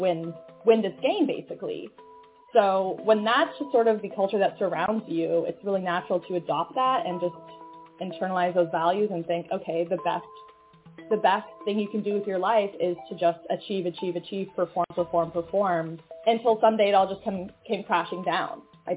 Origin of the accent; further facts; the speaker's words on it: California, United States; I am 26. I grew up in the Bay Area and went to college for business, after which I ended up working in tech sales in the Bay Area for about 5 years.